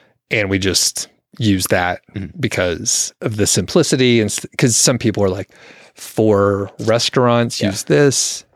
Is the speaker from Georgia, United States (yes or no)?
yes; Atlanta, Georgia, United States; We're from Atlanta. We went to school in the city. Like, we're used to traffic.